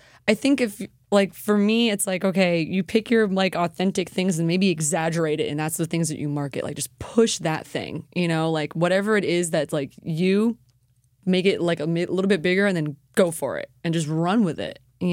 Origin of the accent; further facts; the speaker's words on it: Florida, United States; And I'm from Florida.